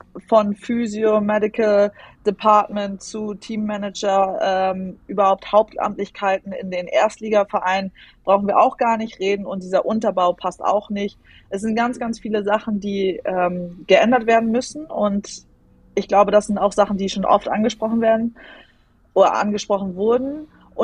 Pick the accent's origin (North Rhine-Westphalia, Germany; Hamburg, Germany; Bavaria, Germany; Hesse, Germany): Bavaria, Germany; Wasserburg; Also ich weiß, ich komme aus Wasserburg